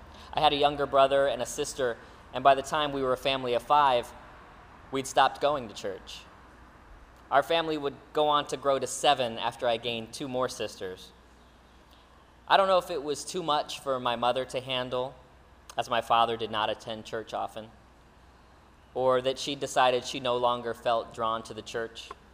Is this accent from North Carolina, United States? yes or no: no; Delray Beach, Florida, United States; I grew up in Delray Beach, Florida. It's a small beach town. Now it has grown quite a bit.